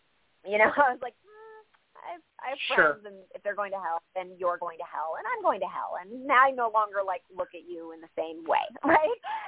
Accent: Midwest, United States; I'm from the Midwest, and it's just, there's just a certain way that you just kind of assume that you should live.

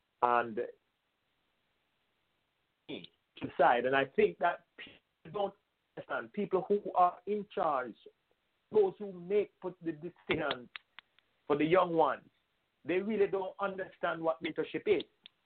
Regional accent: Jamaica; I am Jamaican, 100% Jamaican

